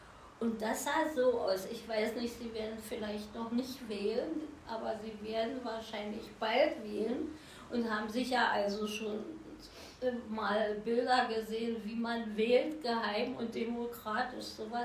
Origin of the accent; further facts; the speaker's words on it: Teupitz, Brandenburg, Germany; Also ich bin 50 Kilometer südlich von Berlin aufgewachsen in der kleinen Stadt Teupitz. Ist in der Mark Brandenburg, ist aber nur eine Autostunde von Berlin entfernt.